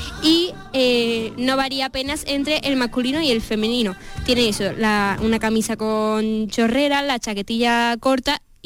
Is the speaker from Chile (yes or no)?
no; Málaga, Andalusia, Spain; born there; No, yo no, nací en Málaga, me he vestido toda mi vida de flamenca, claro, en Málaga